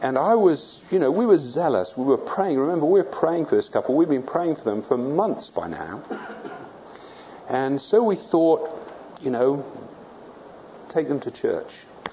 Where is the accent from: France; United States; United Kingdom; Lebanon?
United Kingdom; England; she was a little bit unsure who this guy was, you know, why I was talking to her, as English people are, you know. We don't do that kind of thing, generally.